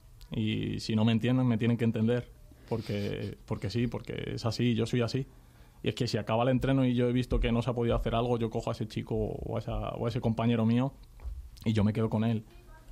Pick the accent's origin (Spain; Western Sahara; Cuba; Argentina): Spain; Madrid, Community of Madrid; Pero mi vida y mi infancia está en San Cristóbal. Bueno, entre San Cristóbal y Vallecas, porque todo el día era entrenar, pero mi infancia está ahí, mis amigos están ahí.